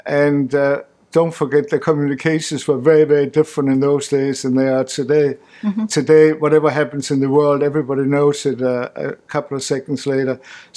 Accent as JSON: {"language": "English", "town": "Odense", "region": "Southern Denmark", "country": "Denmark", "tie": "born or raised there", "said": "There were very few Jewish people living in my hometown, Odense."}